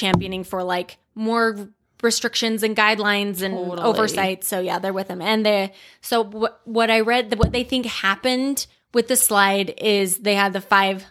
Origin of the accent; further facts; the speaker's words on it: Manti, Utah, United States; I was like, I'm from Manti, so M.